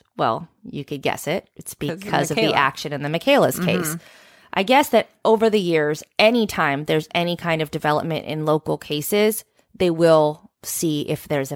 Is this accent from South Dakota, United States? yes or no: no; California, United States; I mean, I know Dublin from my vantage point growing up in the Bay Area, but I didn't grow up in Dublin